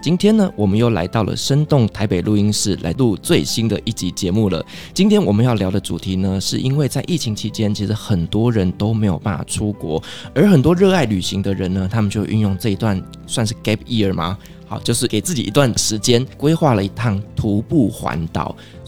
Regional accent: Kaohsiung, Taiwan; 没错，就跟我的家乡一样，是一个充满爱与温度的地方。

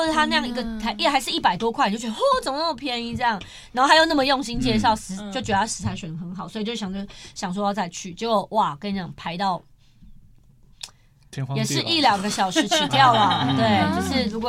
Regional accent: Yonghe, New Taipei, Taiwan; 我是一个土生土长的永和人，在台北新北生活了三十多年，

